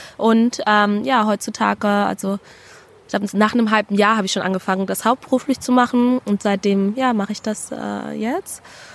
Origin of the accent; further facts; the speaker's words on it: Baden-Württemberg, Germany; ich bin aber selber aufgewachsen in Baden-Württemberg, ohne irgendwas von Kolonialismus wirklich mitzubekommen oder zu verstehen.